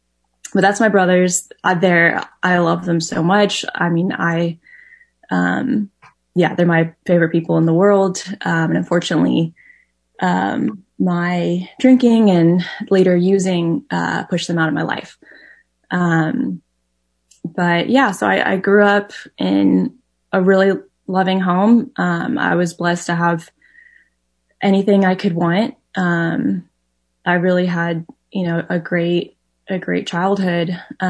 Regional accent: Houston, Texas, United States; I'm from Houston. That's where I was born, where I grew up, spent my whole life in the same house.

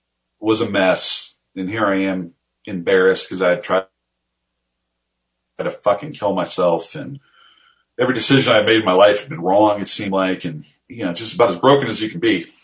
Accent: Hillsdale, Michigan, United States; He goes, I'm going to a place called Hillsdale College. And I was like, man, I go, that's where I'm from.

